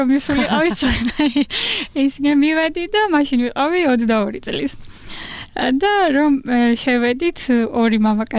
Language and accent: Georgian; Apeni, Kakheti, Georgia; აფენიდან ვარ, ისეც ლაგოდეხს ეკუთვნის, მაგრამ გავთხოვდი.